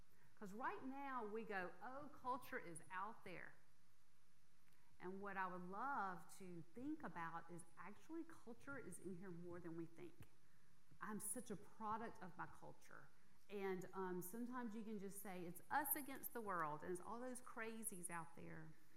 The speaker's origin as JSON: {"language": "English", "town": "Yazoo City", "region": "Mississippi", "country": "United States", "tie": "born or raised there", "said": "Look, I grew up in Yazoo City. There is a culture that I bring with me I love."}